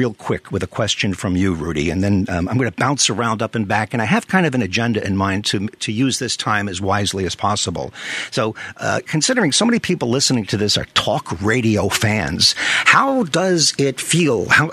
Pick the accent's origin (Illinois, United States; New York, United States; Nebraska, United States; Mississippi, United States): New York, United States; Brooklyn; and I'm from New York, I'm from Brooklyn, and I've always looked at the job of mayor of New York